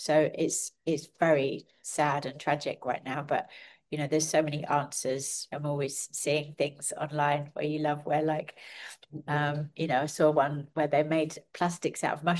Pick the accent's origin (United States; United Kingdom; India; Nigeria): United Kingdom; London; I grew up in London and I've always lived in London